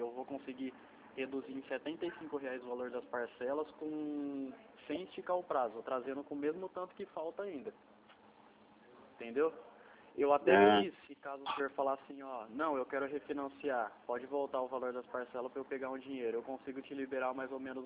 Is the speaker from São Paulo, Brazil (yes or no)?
yes; Marília, São Paulo, Brazil; Eu sou daqui de Marília.